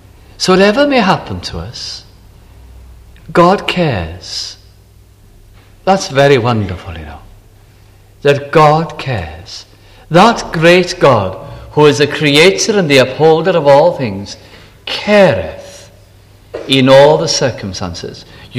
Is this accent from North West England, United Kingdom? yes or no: yes; Bolton, North West England, United Kingdom; also born or lived in Aberystwyth; every time he met me, he could only remember one thing, that I came from Bolton. And Bolton has a population of about 180,000 people.